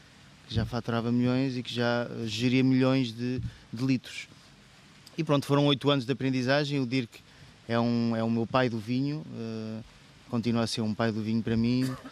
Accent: Nelas, Centro, Portugal; Portanto, eu sou de Nelas, não é? Sou natural do concelho de Nelas e andei aqui no secundário

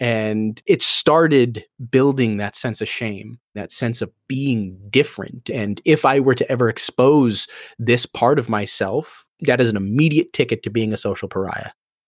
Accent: Omaha, Nebraska, United States; You know, I was born in Omaha, Nebraska in the late 80s, grew up in a white middle class family.

